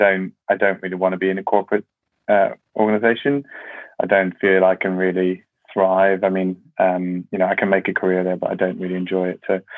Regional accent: Netherlands; moved away as an adult; now in United Kingdom; So I grew up in the Netherlands. I was born and raised there. And I moved to the UK about 13 years ago now. I started working in London after my university.

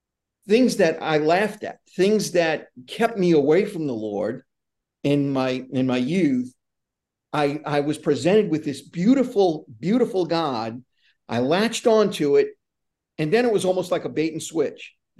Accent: New Orleans, Louisiana, United States; But I am from New Orleans. I live right outside of New Orleans in a suburb called Metairie, which is a heavily populated area that most people who are familiar with New Orleans, they know Metairie. We're right next door. So I was born and raised here.

